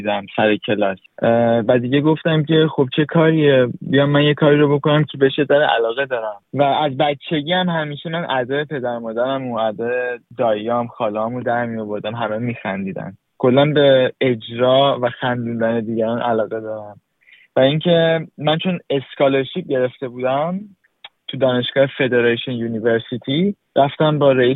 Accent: Iran; moved away; این شد که ما از ایران اومدیم

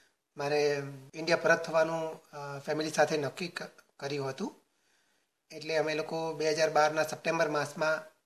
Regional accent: Mehsana, Gujarat, India; moved away as an adult; also born or lived in Adelaide; now in Perth, Australia; અને હું મહેસાણા ગુજરાતનો મૂળ રહેવાસી છું. હું પ્રથમવાર Australia 2007માં skilled independent regional visa કહેવાય છે એના પર આવ્યો હતો એડિલેડમાં, અને ત્યારથી અહીંયા ઓસ્ટ્રેલિયા રહું છું.

